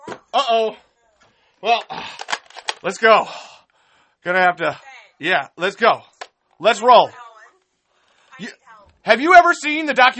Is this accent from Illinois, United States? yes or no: no; Maquoketa, Iowa, United States; I am from America. I live in Maquoketa, Iowa, USA.